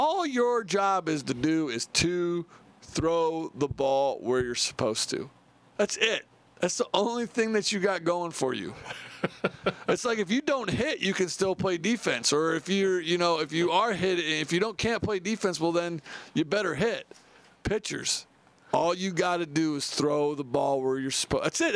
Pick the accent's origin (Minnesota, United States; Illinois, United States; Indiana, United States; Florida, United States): Indiana, United States; I'm from Indiana.